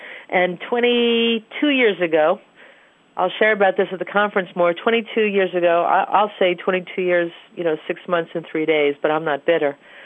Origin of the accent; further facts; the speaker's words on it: Brooklyn, New York, United States; born there; I was born in Brooklyn in 1957.